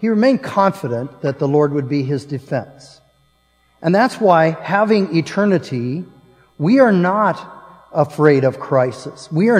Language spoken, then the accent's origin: English; Nebraska, United States; born there; Now, some of you know that I'm from Nebraska by birth, and I claim to be a Cornhusker fan.